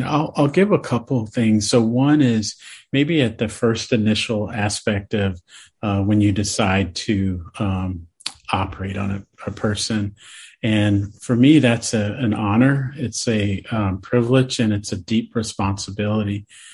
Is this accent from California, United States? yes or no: yes; San Diego, California, United States; my hometown is San Diego. And so the San Diego Chargers were a team I grew up.